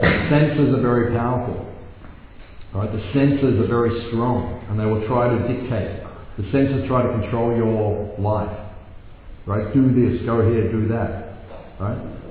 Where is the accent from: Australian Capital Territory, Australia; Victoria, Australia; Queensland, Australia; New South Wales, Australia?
Victoria, Australia; Melbourne; So, just like I grew up in Melbourne, shopping in the streets of Melbourne, go down Bourke Street Mall, shopping, no problem.